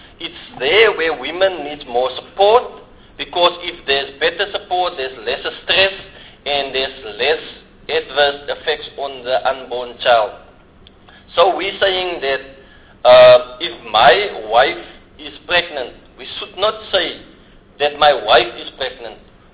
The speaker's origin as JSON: {"language": "English", "country": "South Africa", "said": "as a society, as a South African society, we still need to build some evidence in the test case to ensure that both parents get 50-50 leave"}